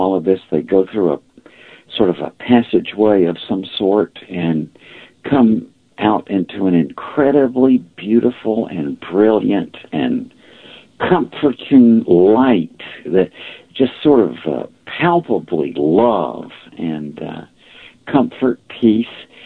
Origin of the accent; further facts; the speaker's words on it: Macon, Georgia, United States; some of the people that I grew up with in Macon, Georgia, had already gone to medical school. I went to medical school in Georgia.